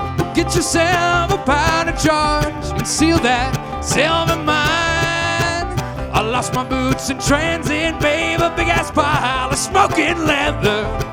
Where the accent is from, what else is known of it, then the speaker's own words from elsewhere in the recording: Montana, United States; really reminded us a lot of home. We're from Montana, and it's good to see some familiar sights.